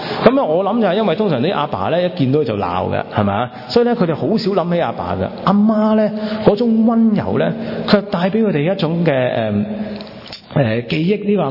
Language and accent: Chinese; China; 那我們中國人很謙虛的